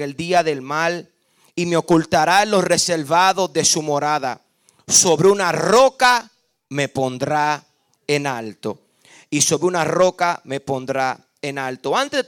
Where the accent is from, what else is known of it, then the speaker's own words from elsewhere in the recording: Puerto Rico; Pero tristemente soy puertorriqueño